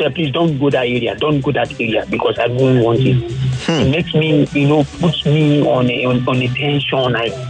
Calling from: Lagos, Nigeria; I'm calling from Lagos Island.

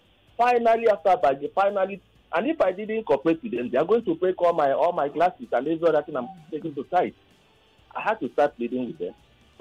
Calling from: Enugu, Enugu State, Nigeria; I'm calling from Enugu.

